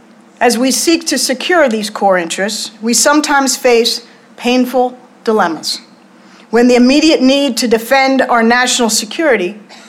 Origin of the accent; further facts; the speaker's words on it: United States; It's essential to who I am as an American.